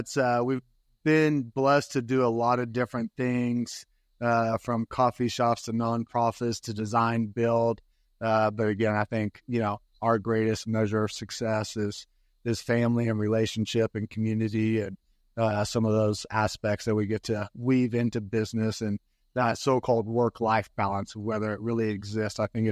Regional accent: Austin, Texas, United States; So born and raised in Austin, Texas, and man, just, you know, the cliche, the mountains were calling.

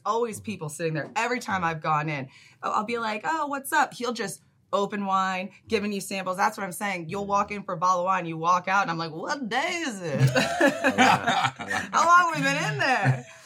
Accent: Vienna, Virginia, United States; I'm from Vienna.

